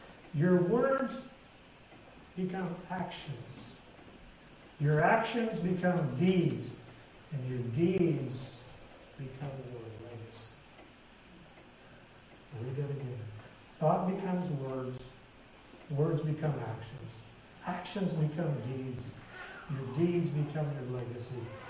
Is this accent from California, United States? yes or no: no; Colorado, United States; I grew up in Southern Colorado, an area of what was once considered the Old West, if you will. Cowboy, Indian type stuff, all that, the ranchers. I grew up in cattle country, farming and ranching in the valleys.